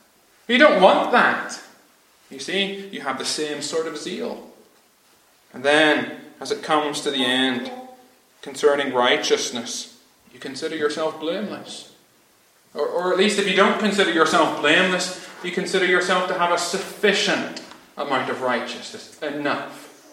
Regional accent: Ireland; now in Lewis, United Kingdom; myself growing up in Ireland

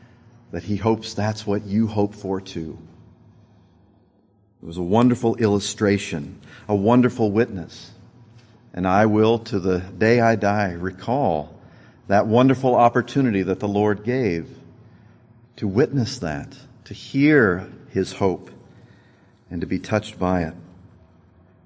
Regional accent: Winchester, Kansas, United States; When I was a young man growing up in Winchester, Kansas

